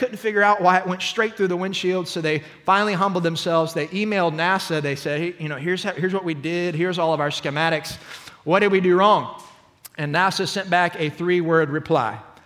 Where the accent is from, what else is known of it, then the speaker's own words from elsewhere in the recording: Orlando, Florida, United States; Some of you know I've been around Waco for a little while, but I grew up actually in Central Florida in Orlando. We were not too far from the Space Coast